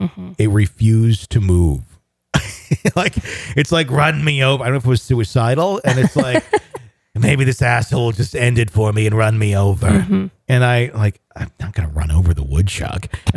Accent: Wisconsin, United States; I grew up in Wisconsin, which is like, it's a state animal.

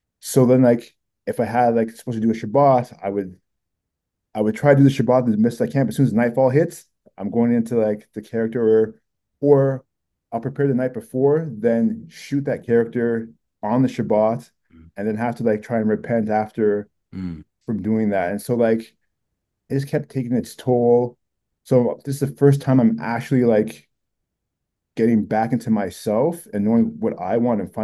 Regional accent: Nigeria; So again, like, I'm Nigerian

